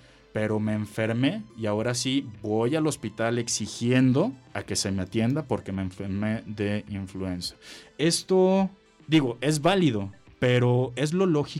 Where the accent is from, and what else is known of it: Mexico